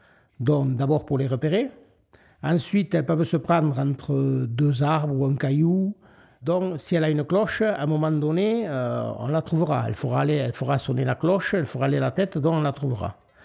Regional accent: Aston, Occitanie, France; born there; je suis né à Aston il y a 68 ans.

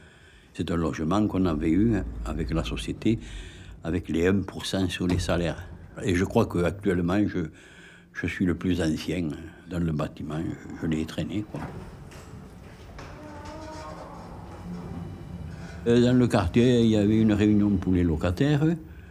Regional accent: Toulouse, Occitanie, France; born there; né le 26 mars 1931 à Toulouse. Oui, moi j'ai 91 ans et Alice en a 92. Je suis né à Toulouse, au Port Saint-Sauveur.

